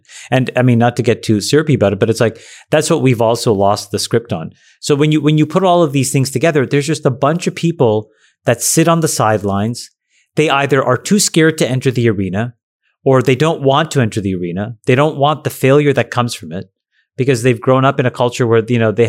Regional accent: Canada; And there was, it was, and look, I'll say this as a Canadian and a Sri Lankan.

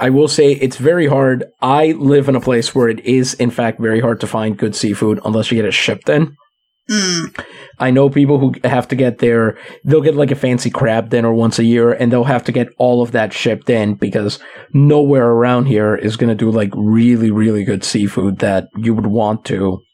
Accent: Midwest, United States; not my fault, I'm from the Midwest. And I'm very sorry if you're from this region of the country.

